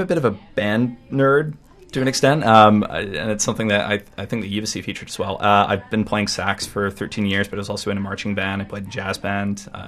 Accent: United States; so I'm an international student, and I'm an American. I'll probably end up heading back to the States

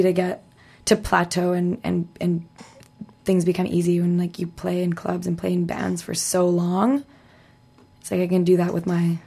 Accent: Canada; I mean, there's the reality of being a Canadian working in the States.

